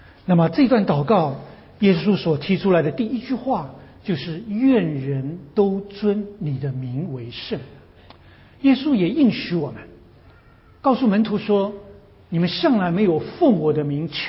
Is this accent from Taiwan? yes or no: no; China; 我们中国人也效法了